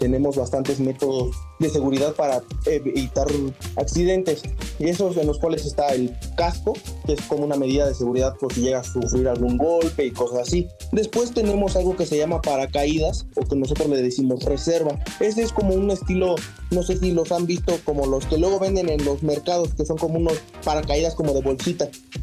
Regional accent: Mexico; actualmente soy campeón mexicano general

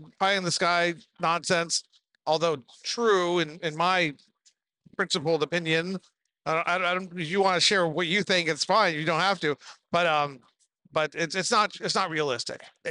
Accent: United States; you know, and I'm an American. I believe in free enterprise.

